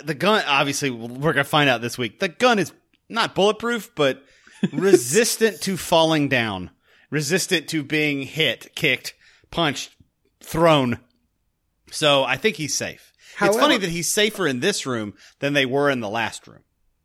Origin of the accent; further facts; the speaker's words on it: New York, United States; I'm from Harlem, New York.